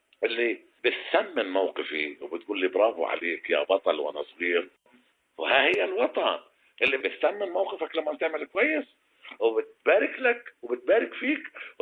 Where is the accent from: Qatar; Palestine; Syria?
Palestine; بس بحلم أن أخذ حقي كمان كفلسطيني كشعب